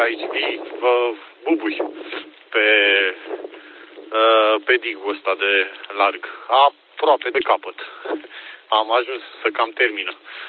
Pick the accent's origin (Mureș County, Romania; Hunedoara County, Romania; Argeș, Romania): Argeș, Romania; Pitești; scuze că n-am zis. De loc sunt din Pitești, dar cum am spus, acum portabil pe aici, pe la mare.